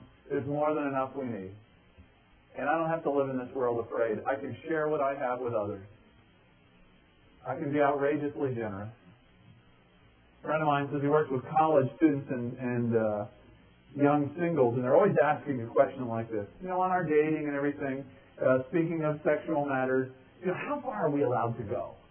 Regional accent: United States; It's not my primary identity. It's not that I'm an American. It's not that I'm white. It's not that I'm upper middle class.

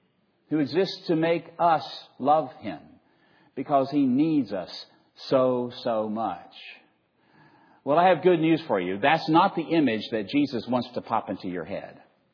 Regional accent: Roanoke, Virginia, United States; also born or lived in Richmond, United States; Virginia is my home. I grew up in Roanoke, Virginia, and I lived several years in Richmond, Virginia. I mean, Virginia is my home, the Commonwealth, right?

